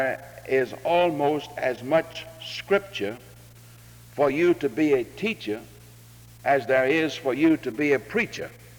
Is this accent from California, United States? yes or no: no; Memphis, Tennessee, United States; She is from Birmingham and I am from Memphis.